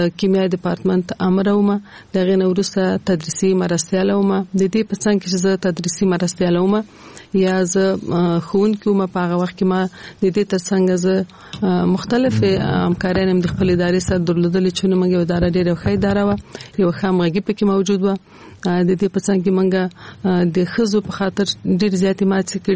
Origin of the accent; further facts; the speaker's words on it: Kabul, Afghanistan; په کال 1940 کال کې زه په کابل ښار کې زیږیدلې یم. زیږون مې په کابل کې شوی دی او ژوند مې هم د کابل ښار په 15 ناحیه کې، یعنی د خوشحال مینې منطقه کې ما ژوند کړی دی.